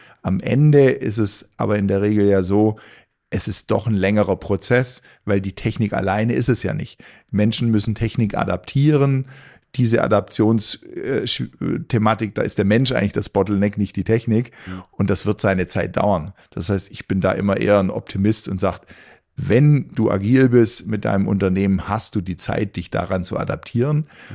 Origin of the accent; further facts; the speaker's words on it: Stuttgart, Baden-Württemberg, Germany; also born or lived in Ostalb / Ulm / Nuremberg; geboren irgendwie auf der Ostalb, dann Stuttgart 10 Jahre, dann nochmal 10 Jahre ein bisschen weiter östlich in Ulm und studiert dann in Franken, in Nürnberg